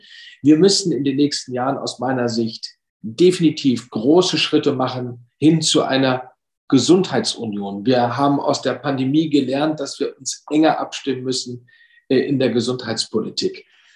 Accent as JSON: {"language": "German", "region": "Lower Saxony", "country": "Germany", "said": "Ich komme aus Niedersachsen, bin regional zuständig für den Elbe-Weser-Raum"}